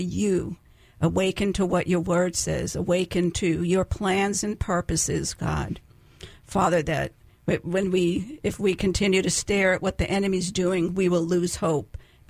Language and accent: English; Boston, Massachusetts, United States; I grew up in the Boston area. So, you know, the Boston Marathon.